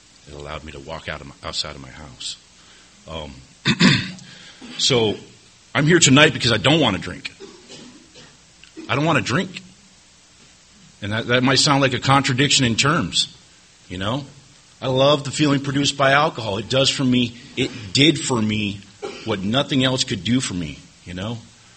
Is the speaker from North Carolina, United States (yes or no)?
no; Imperial Beach, California, United States; I started going to South Bay Pioneers down in Chula Vista because I was from Imperial Beach. But I wanted to get the hell out of Imperial Beach